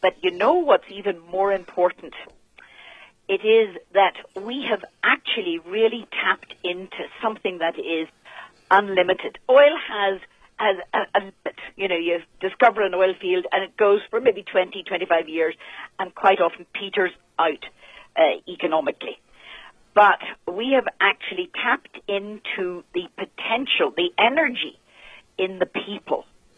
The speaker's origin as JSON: {"language": "English", "town": "Belfast", "region": "Northern Ireland", "country": "United Kingdom", "said": "Originally Belfast, Northern Ireland"}